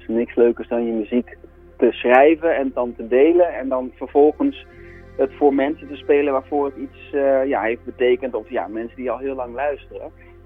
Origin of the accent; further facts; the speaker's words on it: 's-Hertogenbosch, North Brabant, Netherlands; now in Sint-Michielsgestel, Netherlands; Ik kom uit Den Bosch en ik woon nu in Sint-Mierisch-Gestel.